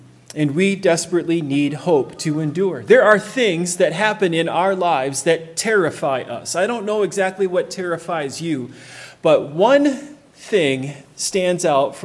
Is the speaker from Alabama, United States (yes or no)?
no; Michigan, United States; Even though I grew up on Lake Huron, my parents never could afford a boat.